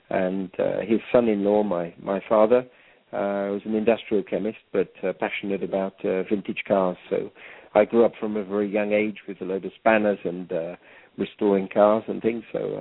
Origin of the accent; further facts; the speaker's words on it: England, United Kingdom; I'm originally from England